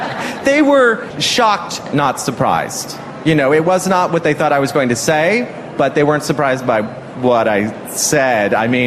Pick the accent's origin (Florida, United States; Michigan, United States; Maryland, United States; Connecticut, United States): Maryland, United States; Rockville; I remember a friend I made in college, when I told him I was from Rockville, Maryland, he said, now I understand why you dress the way you do.